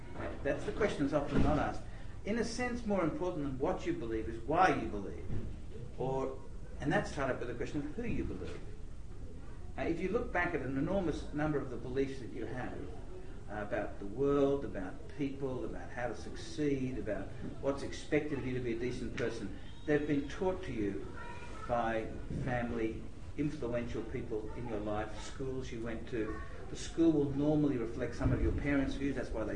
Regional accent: Sydney, New South Wales, Australia; I was brought up in Sydney, and just like Melbourne, a big city

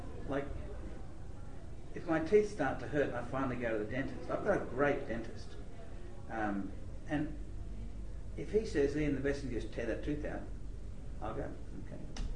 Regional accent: Sydney, New South Wales, Australia; I was brought up in Sydney, and just like Melbourne, a big city

